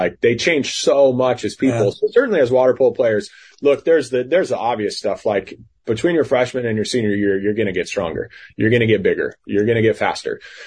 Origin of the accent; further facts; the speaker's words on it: San Diego, California, United States; I'm from San Diego and I spent the first portion of my coaching career in San Diego.